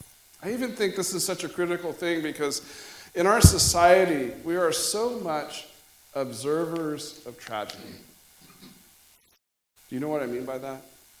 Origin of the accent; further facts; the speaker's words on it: Kansas, United States; Well, you know, where are you boys from? Well, we're from Kansas.